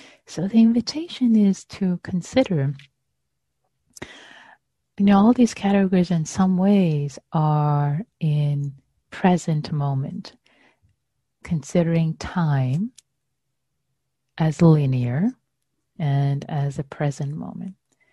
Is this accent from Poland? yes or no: no; Iran; when I was growing up in Iran